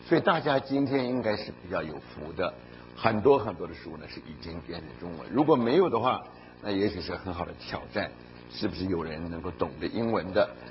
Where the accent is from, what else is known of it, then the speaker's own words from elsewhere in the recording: Taiwan; 因为我们在远东长大的，尤其是台湾长大的